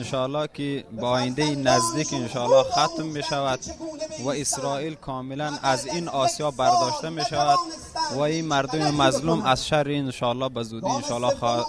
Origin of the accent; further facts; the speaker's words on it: Afghanistan; من از افغانستان هستم